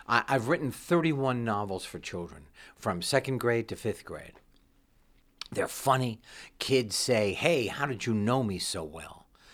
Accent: New York City, New York, United States; Zipser was a woman who lived on the fourth floor of my apartment building growing up in New York City.

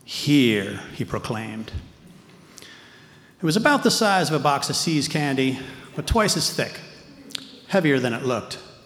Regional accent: Chicago, Illinois, United States; Now, I grew up in Chicago, and we hated guns.

